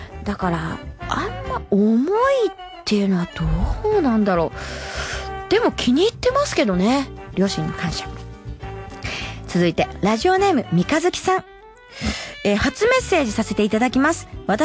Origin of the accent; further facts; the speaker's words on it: Atsugi, Kanagawa, Japan; なんで私神奈川出身の厚木なんで、ちょっと30分ぐらい行くとちょっと行けてる湘南の海とかがあったりとか